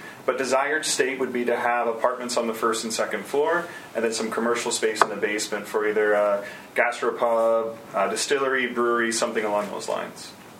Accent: Twin Cities, Minnesota, United States; I live right over by Autumn Creek Elementary. We moved down here. My family and I moved down here about 2 years ago. I'm originally from Twin Cities.

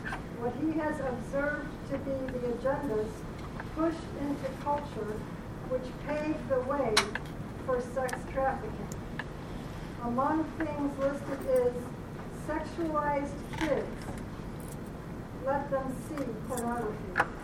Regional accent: Plano, Texas, United States; I'm from Plano.

